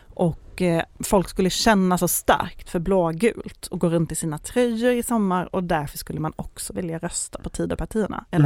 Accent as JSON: {"language": "Swedish", "town": "Malmö", "region": "Skåne", "country": "Sweden", "said": "Jag är ju från Malmö."}